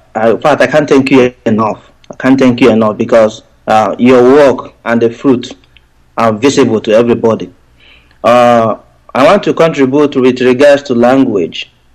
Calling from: Brisbane, Queensland, Australia; Calling from Brisbane.

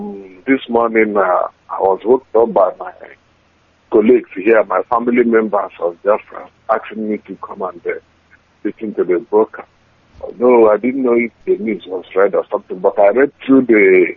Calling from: Valencia, Valencian Community, Spain; I'm calling from Valencia, Spain, the coordinator for Valencia, by the grace of God.

